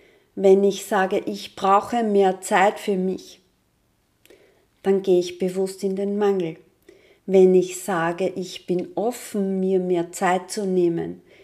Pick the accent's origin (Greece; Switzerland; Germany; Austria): Austria; Lower Austria; da bin ich so im Zweifel, im Wiegelwogel, sagt man bei uns im Waldviertel.